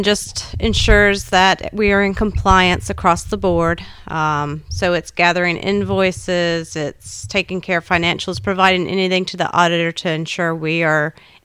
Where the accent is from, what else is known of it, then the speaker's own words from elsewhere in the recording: United States; So when I was young, I grew up in Allegheny County. I was within walking distance to the New River.